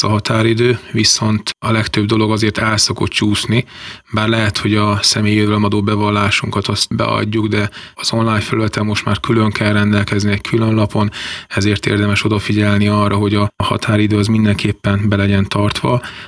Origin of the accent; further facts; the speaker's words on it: Kiskunhalas, Bács-Kiskun, Hungary; ha van rá lehetőségünk, kiskunhalasiként